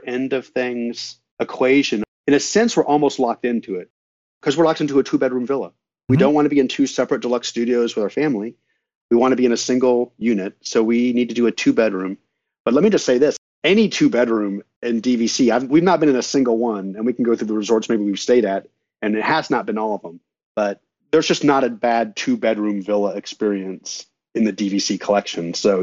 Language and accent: English; Chicago, Illinois, United States; So we are from the Chicago area, and so we fly exclusively.